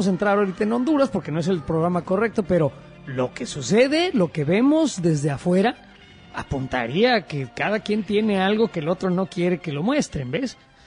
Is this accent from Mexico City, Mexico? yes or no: yes; Mexico City, Mexico; also born or lived in London / Chicago; y soy de la Ciudad de México